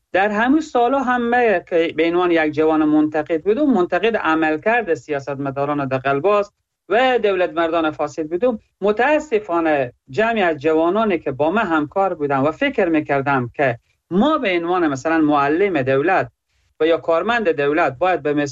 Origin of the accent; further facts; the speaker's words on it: Herat, Afghanistan; از زون غرب و از هراتم